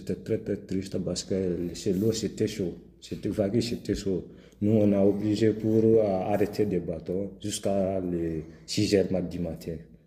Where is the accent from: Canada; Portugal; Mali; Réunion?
Mali; je suis malien.